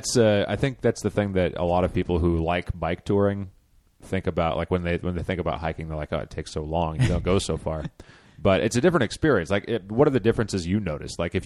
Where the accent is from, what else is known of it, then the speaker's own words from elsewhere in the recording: Pacific Northwest, United States; like growing up in the Pacific Northwest with like all the rocks and cliffs and everything, they just told us like, don't go near the ocean.